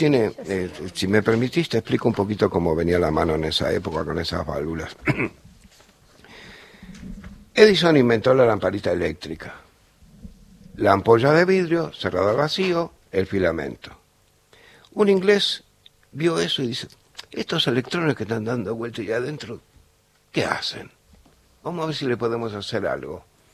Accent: Villa Adelina, Buenos Aires Province, Argentina; Yo soy de Villa Adelina.

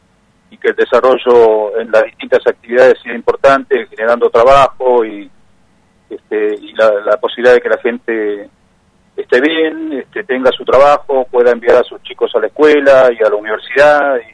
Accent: Ushuaia, Tierra del Fuego, Argentina; also born or lived in Río Grande; soy nativo, soy nacido en Río Grande, y siendo pequeño mi familia se trasladó a Ushuaia.

